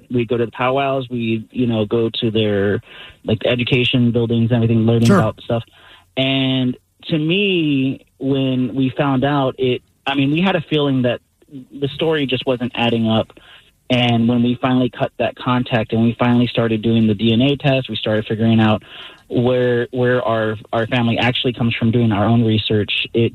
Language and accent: English; Texas, United States; We grew up in Texas, and I realized, growing up there, there's a lot of Hispanic people